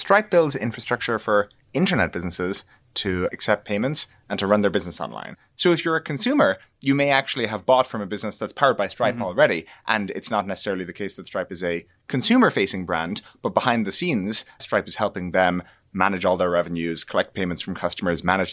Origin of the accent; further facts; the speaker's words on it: Ireland; I grew up in Ireland. And not only did I grow up in Ireland, I grew up in Ireland during the 1990s.